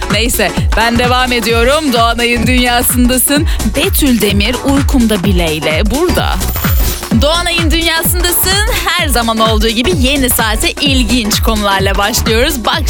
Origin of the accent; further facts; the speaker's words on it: İzmir, Turkey; Bugünün trendinden bahsederken ben de bir İzmirli olarak merak ettim.